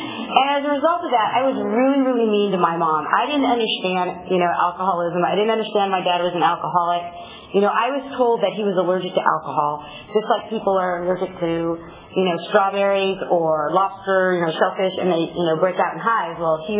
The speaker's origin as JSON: {"language": "English", "town": "Fresno", "region": "California", "country": "United States", "tie": "born or raised there", "lives_now": "Corcoran, United States", "said": "I am from Corcoran. I wasn't originally. I'm from Fresno. I was born and raised there to two wonderful parents"}